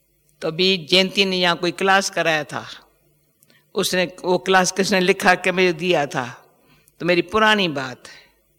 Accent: Pakistan; now in India; जब हम पाकिस्तान से आए

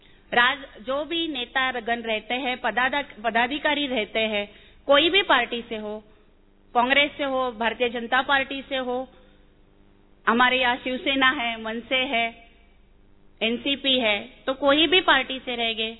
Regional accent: Mumbai, Maharashtra, India; Hindi is a second language; मेरी हिंदी थोड़ी अच्छी नहीं है, मैं मुंबई के साइड से हूँ

